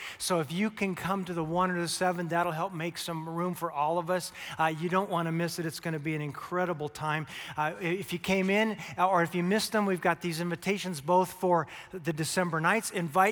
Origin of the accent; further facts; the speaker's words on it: Arizona, United States; I grew up in Arizona. At that point in my life, I really hadn't seen live evergreen trees. I lived in the desert.